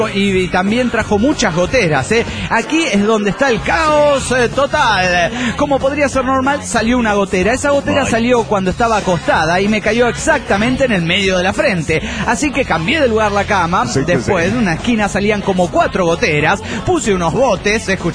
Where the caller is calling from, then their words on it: Monterrey, Nuevo León, Mexico; de Monterrey, Nuevo León, México.